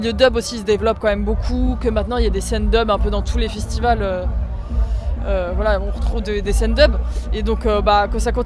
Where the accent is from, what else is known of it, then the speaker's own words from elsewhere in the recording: Dax, Nouvelle-Aquitaine, France; Moi, j'ai grandi à Dax.